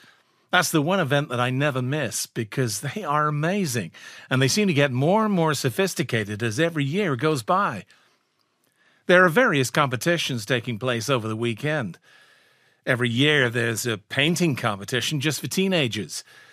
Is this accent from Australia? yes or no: no; Wisconsin, United States; all about a food festival that's really important to us in my hometown, a little shoot in Wisconsin.